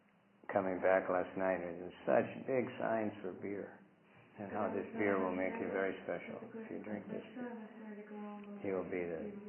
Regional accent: United States; like when I grew up in America

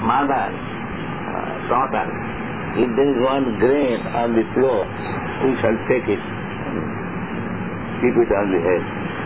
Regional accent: Kolkata, West Bengal, India; born there; Yes, I'm Indian. I was born in Calcutta.

